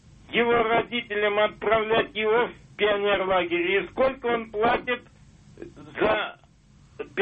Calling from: Vologda, Vologda Oblast, Russia; я звоню из Вологды.

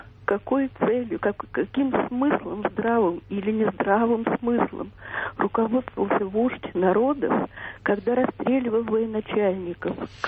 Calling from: Perm, Perm Krai, Russia; Из Перми.

